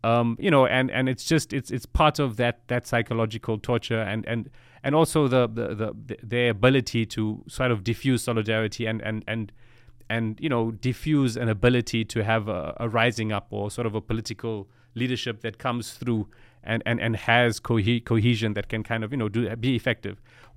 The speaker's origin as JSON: {"language": "English", "country": "South Africa", "said": "I'm South African."}